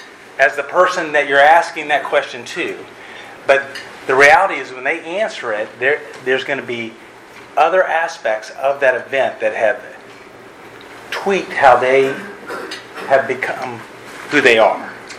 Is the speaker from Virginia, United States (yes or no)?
yes; Virginia Beach, Virginia, United States; also born or lived in Valdosta, Georgia / California; So I was born in Valdosta, Georgia. My dad, we moved to Virginia Beach, Virginia. We lived in Virginia Beach for about 10 years. We had an opportunity to go to California, lived in California just south of San Diego for a couple years.